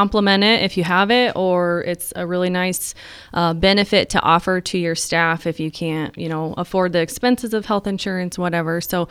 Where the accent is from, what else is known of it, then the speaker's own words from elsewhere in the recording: Fremont, California, United States; So born and raised in Fremont. … which is what a lot of people still call me.